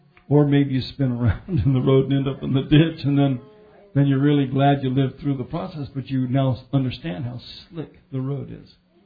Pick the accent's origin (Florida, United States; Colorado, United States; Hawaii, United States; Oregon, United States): Colorado, United States; Denver; I grew up in Denver, Colorado.